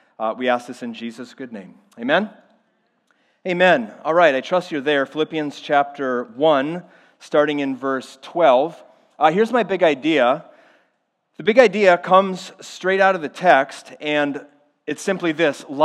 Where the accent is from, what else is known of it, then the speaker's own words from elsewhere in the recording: Midwest, United States; And so I grew up in the Midwest, in the kind of the north part of the Midwest, not too far from the Canadian border, actually. And I was closer to Winnipeg, Manitoba, than I was to Minneapolis, St. Paul.